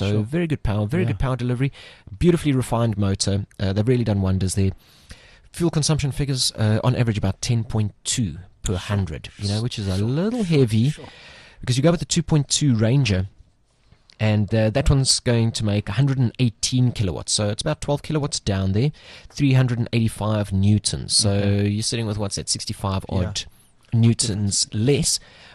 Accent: South Africa; and we're South African, we call it bucky.

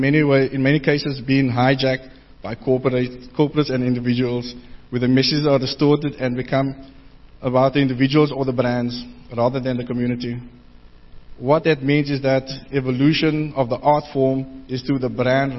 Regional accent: Cape Town, Western Cape, South Africa; I was born and raised on the Cape Flats. And so as many as you know, being born in the 70s, yeah, I'm not as young as I used to be.

